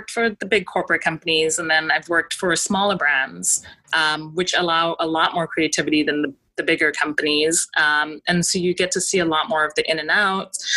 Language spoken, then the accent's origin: English; Zimbabwe; also born or lived in Canada; now in Los Angeles, United States; I was born in Zimbabwe and grew up half there, half in Canada.